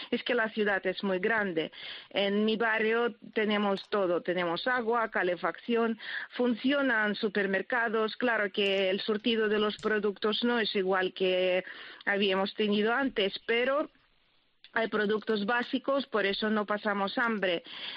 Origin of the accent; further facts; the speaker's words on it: Ukraine; Spanish is a second language; somos otro pueblo, somos ucranianos.